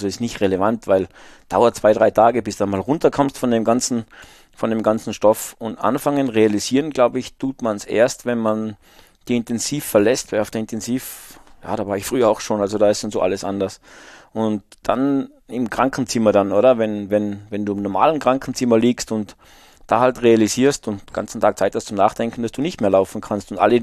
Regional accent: Salzburg, Austria; ich bin halt in den Bergen Salzburgs aufgewachsen

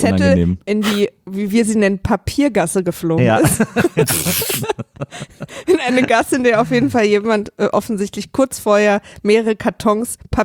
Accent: East Germany, Germany; Ich komme aus dem Osten

